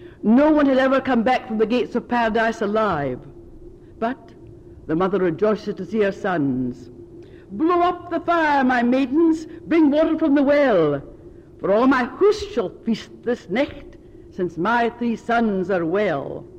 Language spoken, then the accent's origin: English; Scotland, United Kingdom; accent: Scottish; my Japanese accent superimposed on a Scots one may present difficulties